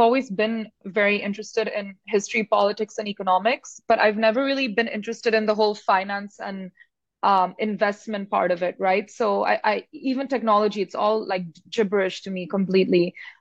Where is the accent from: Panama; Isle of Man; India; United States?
India; You know, I'm from India